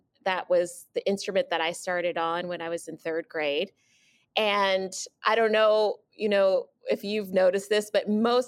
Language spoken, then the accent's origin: English; Stockton, California, United States; also born or lived in Texas; I'm from Stockton. I moved here when I was in sixth grade. So I've been here for a long time, went to school in the area, and then I stayed for college and went to UOP.